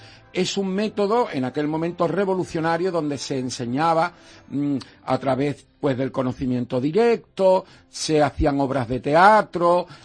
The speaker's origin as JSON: {"language": "Spanish", "town": "Madrid", "region": "Community of Madrid", "country": "Spain", "said": "yo soy muy madrileño. Ayer estuve en Madrid, en la Biblioteca Nacional, presentando un libro, o sea que yo soy muy madrileño, me encanta la ciudad"}